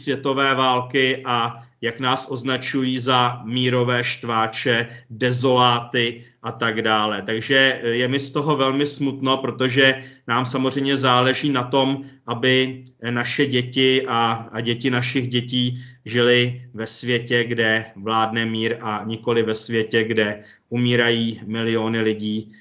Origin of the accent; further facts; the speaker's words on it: Tábor, South Bohemian Region, Czechia; jednak je to třeba tady u nás v Táboře, protože já jsem z Tábora